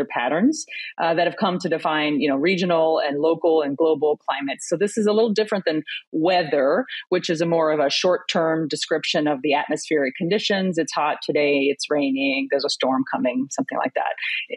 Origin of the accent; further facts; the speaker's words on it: Louisiana, United States; I grew up in Louisiana, so I'm very familiar with hurricanes